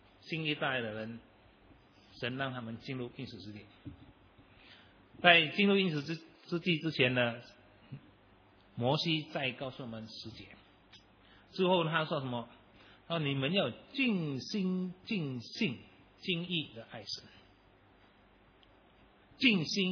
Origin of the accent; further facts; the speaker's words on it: China; 我们中国人喜欢长命百寿啊，对不对？